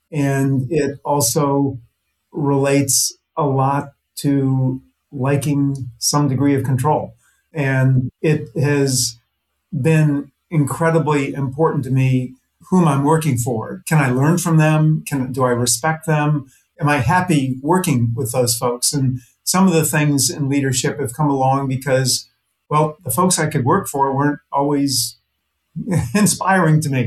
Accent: Cleveland, Ohio, United States; And I was growing up in Cleveland

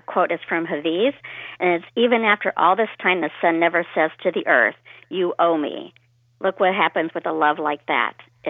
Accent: Illinois, United States; now in Chicago, United States; I grew up in Central Illinois, which was actually a little bit closer to St. Louis, and my family's Cardinal fan.

